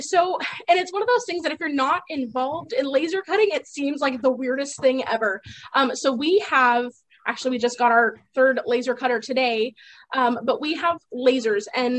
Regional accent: Yuma, Arizona, United States; So we're in Yuma, Arizona, where it gets really, really hot all the time.

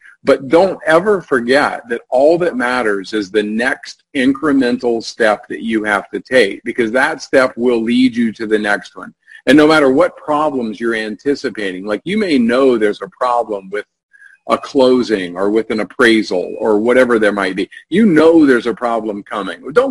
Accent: North Carolina, United States; You know, I was growing up in North Carolina, and they were students at Chapel Hill, and I ultimately ended up going there.

